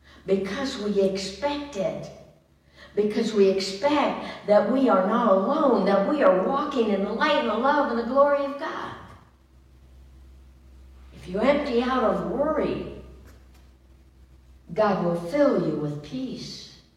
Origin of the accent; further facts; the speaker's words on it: Oakland, California, United States; And you know, I grew up in Oakland.